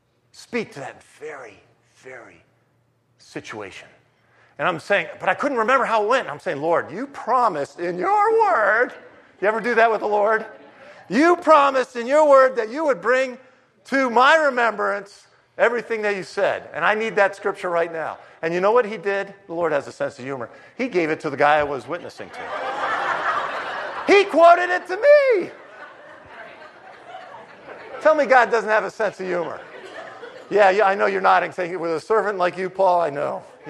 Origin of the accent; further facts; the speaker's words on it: New York, United States; And he's from New Jersey. I'm from New York, so I can relate a little bit.